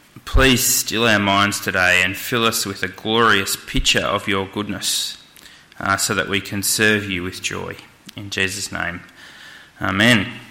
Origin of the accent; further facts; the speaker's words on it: Moree, New South Wales, Australia; born there; also born or lived in Moss Vale / Sydney / Armidale / Dubbo; now in Albury, Australia; I was born in Moree, then I lived in Moss Vale and then Sydney for a year in 1988, and then back to Moss Vale, and then I lived in Armidale and then Dubbo and then Wagga for uni